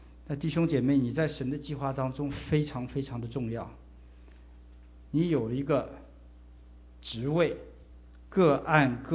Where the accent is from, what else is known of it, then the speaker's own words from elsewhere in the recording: China; 我觉得我们中国人有一句话说得很好，就是工欲善其事，必先利其器。